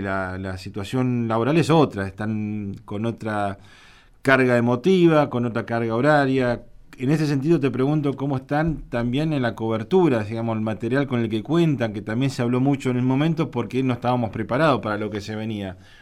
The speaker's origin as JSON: {"language": "Spanish", "country": "Argentina", "said": "Ahora, qué cosa loca que somos los argentinos y rara, ¿no?"}